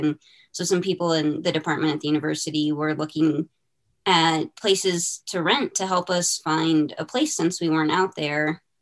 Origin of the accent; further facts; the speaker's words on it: Illinois, United States; I grew up in the Chicago suburbs. And so it's just a lot of people and a lot of people who are very competitive.